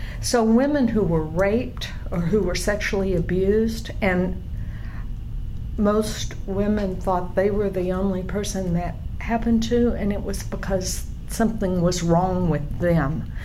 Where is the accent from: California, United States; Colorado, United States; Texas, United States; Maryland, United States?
Texas, United States; Wichita Falls; I was offered a job. For a newspaper in Abilene, but I grew up in Wichita Falls, and right. after 18 years there, I was through